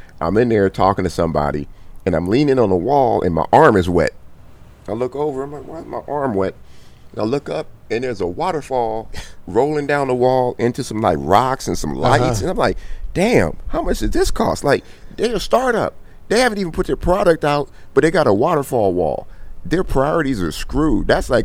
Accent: Compton, California, United States; I grew up in Compton, and my mom's put me in Catholic school to keep me out of trouble.

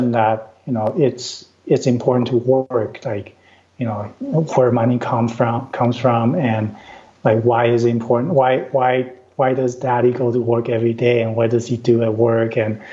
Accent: Taiwan; now in Vancouver, Canada; I'm originally from Taiwan. … stands for Taiwanese Canadian.

